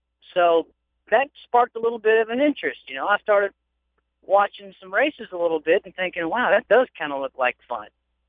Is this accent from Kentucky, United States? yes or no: yes; Kentucky, United States; You know, growing up in Kentucky, it's kind of odd.